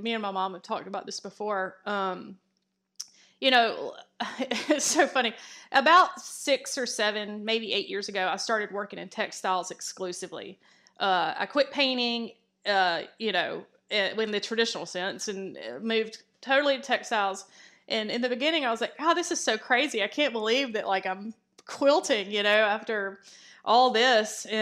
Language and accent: English; Columbus, Georgia, United States; I grew up in Columbus, Georgia, which is Fort Benning.